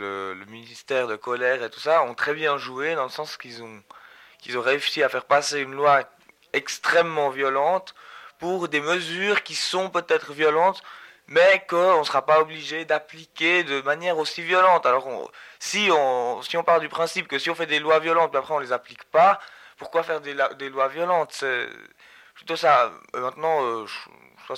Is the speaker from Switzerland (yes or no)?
yes; Switzerland; Enfin, même si je suis suisse, c'est pas un truc qui me tracasse énormément.